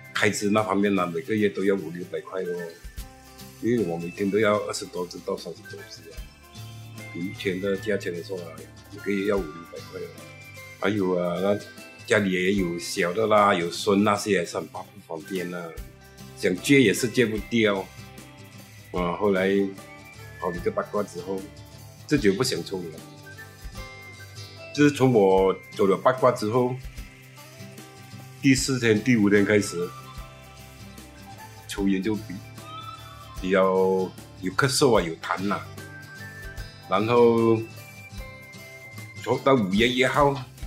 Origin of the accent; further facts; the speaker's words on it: Seremban, Negeri Sembilan, Malaysia; 我来自芙蓉啊，